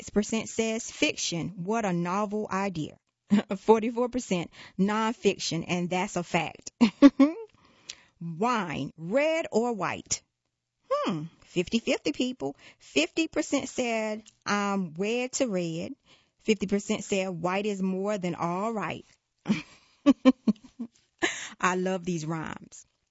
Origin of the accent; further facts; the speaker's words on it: Sri Lanka; now in Southington, United States; My father, I grew up in Sri Lanka with 2 older brothers.